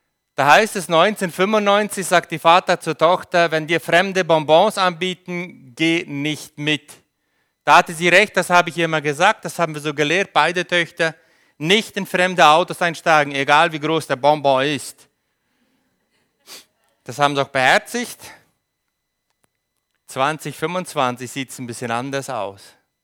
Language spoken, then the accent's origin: German; Paraguay; ich bin in Paraguay geboren und aufgewachsen, deutscher Ursprung, also meine Eltern sind Deutsche.